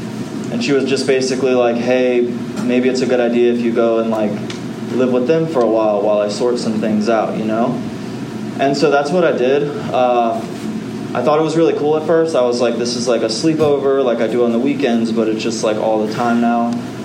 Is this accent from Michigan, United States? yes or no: no; Florida, United States; born there; So I was born in Central Florida.